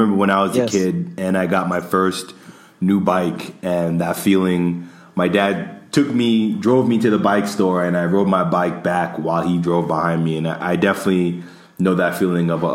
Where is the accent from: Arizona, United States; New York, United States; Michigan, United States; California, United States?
New York, United States; because I'm from New York and, you know, biking culture is huge.